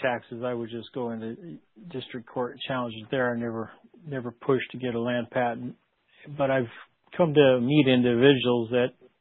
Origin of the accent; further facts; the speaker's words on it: Nebraska, United States; I was raised in Nebraska